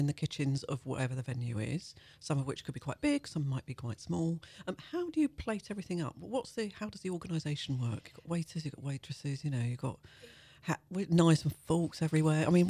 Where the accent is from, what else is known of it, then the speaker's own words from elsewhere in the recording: United Kingdom; And yet everybody's being very polite because we're British